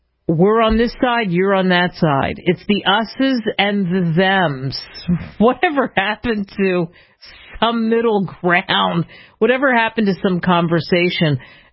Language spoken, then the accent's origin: English; Philadelphia, Pennsylvania, United States; I grew up in Philadelphia. I can't tell you how many times I've seen the Declaration of Independence